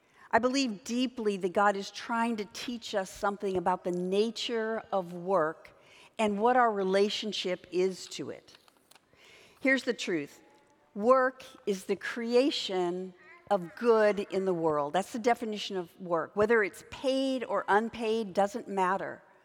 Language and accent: English; California, United States; also born or lived in Midwest; I am from Southern California, and the 9 winters that we lived out here in the Midwest were traumatic for me.